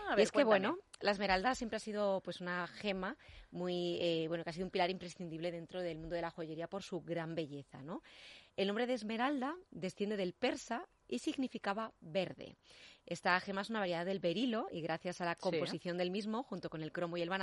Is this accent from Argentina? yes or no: no; Pontevedra, Galicia, Spain; En mi tierra, en Pontevedra.